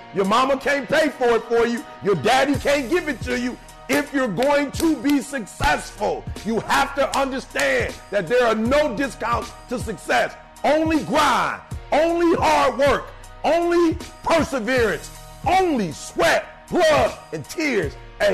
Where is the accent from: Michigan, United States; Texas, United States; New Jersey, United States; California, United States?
Michigan, United States; Detroit; I'm from Detroit. They make F-150s a dime a dozen, right?